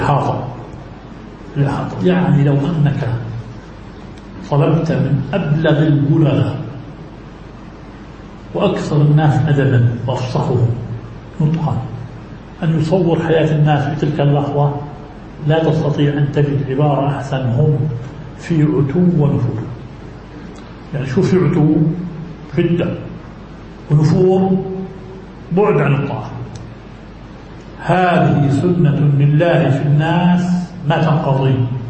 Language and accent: Arabic; Jordan; بما حدث بالاضطرابات في شهر رمضان عندنا في الأردن الغالي